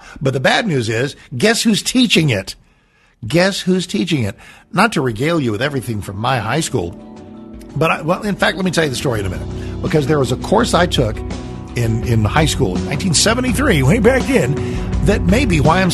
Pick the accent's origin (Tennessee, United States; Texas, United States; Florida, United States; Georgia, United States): Texas, United States; San Antonio; born there; I'm born in Texas. I was born in San Antonio.